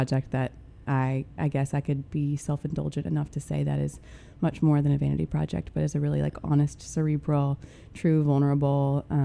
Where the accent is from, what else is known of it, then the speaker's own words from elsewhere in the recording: Millington, Tennessee, United States; also born or lived in Nashville; I was born and raised here in Millington, lived away for many years and moved back here